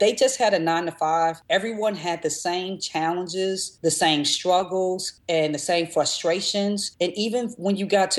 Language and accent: English; Memphis, Tennessee, United States; We're from Memphis. Don't judge us.